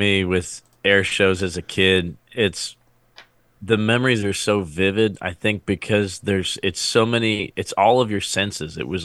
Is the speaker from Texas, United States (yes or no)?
no; New Jersey, United States; growing up in South Jersey, you know, very rural, big pine trees everywhere